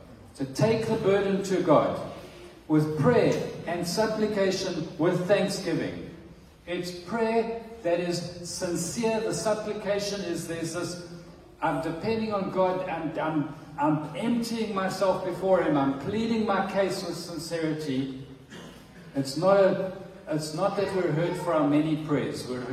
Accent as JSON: {"language": "English", "country": "South Africa", "said": "I'm a South African who's experienced crime"}